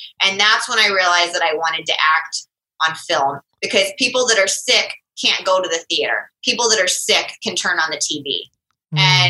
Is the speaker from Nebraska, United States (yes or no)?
yes; Omaha, Nebraska, United States; Well, I was from Omaha, but that's the biggest city. But I still wanted out.